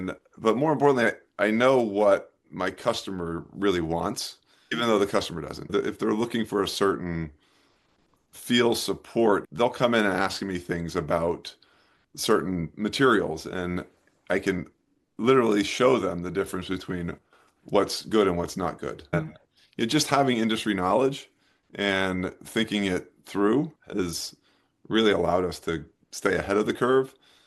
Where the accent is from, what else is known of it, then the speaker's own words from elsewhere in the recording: Westfield, United States; We both are born and raised in Westfield, which is a neighboring town to where our business is.